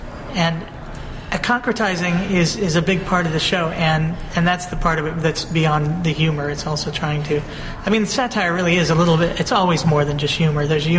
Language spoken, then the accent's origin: English; United States; You know, the whole center of the country, because I'm an American, is bass ackwards in terms of almost everything.